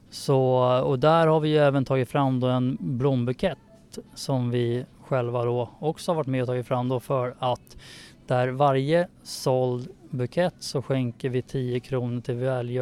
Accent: Tyresö, Stockholm County, Sweden; jag är ju själv född och uppvuxen i Tyresö. Har bott här nästan hela livet. Mm. Man var iväg några år liksom in i stan, bodde där.

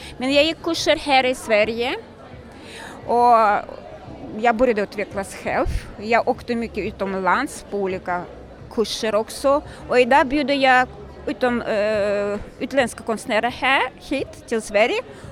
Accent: Tajikistan; moved away as an adult; now in Sweden; Jag kommer från Tadzjikistan.

